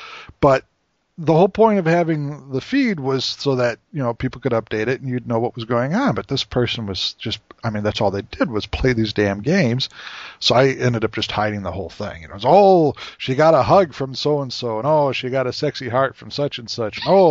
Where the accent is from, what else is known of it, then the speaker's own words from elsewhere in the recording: Pontiac, Michigan, United States; some folks from my hometown where I grew up in Pontiac